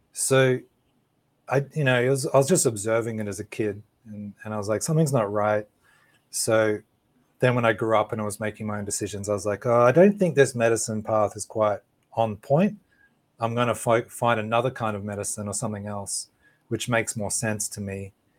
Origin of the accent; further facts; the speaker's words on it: Australia; I'm from Australia.